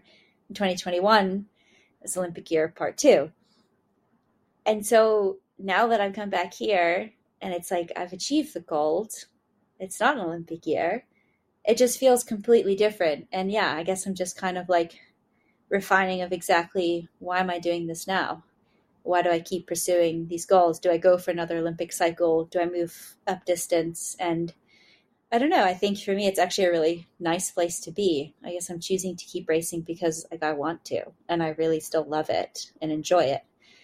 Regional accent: Bermuda; I'm from Bermuda.

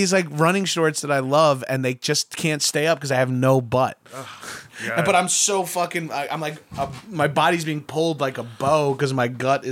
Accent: New York, United States; Yeah, and I'm from New York, and I still like, oh, I'm in Texas

